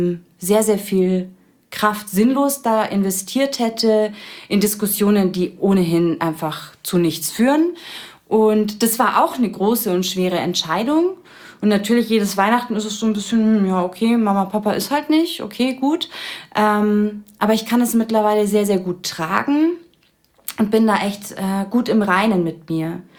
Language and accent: German; Bavaria, Germany; ich bin im Landkreis München, also schon ein bisschen ländlicher groß geworden